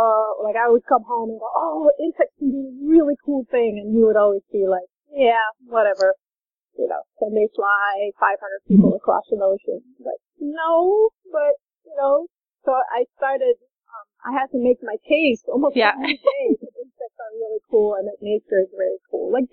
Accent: Netherlands; now in United States; I first started at a community college when I first came to the U.S. I'm from the Netherlands, and so I started at a community college

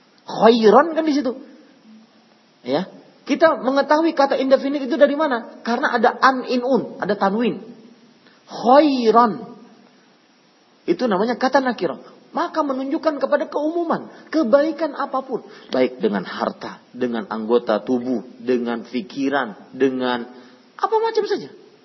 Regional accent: Banjarmasin, South Kalimantan, Indonesia; Saya pernah, Pak, di kampung saya di Banjarmasin ada orang

